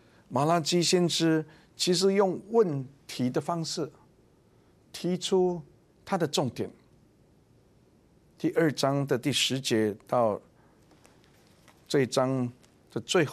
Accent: China; 其实圣经里面用我们中国人可以想象可以明白的文化

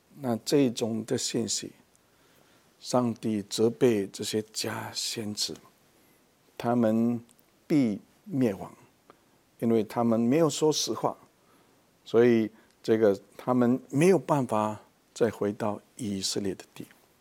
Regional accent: China; 那各位观众，其实我们中国人经常也就是希望人家记得我们是某某人，

